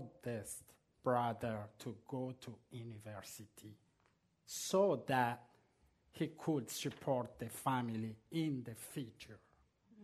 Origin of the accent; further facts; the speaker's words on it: Toamasina, Atsinanana, Madagascar; I grew up in Tuamas on the east coast of Madagascar.